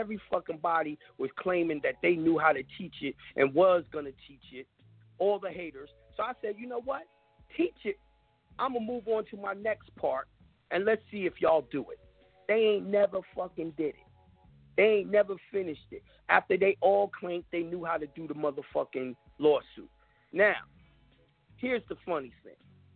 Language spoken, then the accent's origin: English; New York, United States; I'm from New York, man. Y'all just don't get it, man.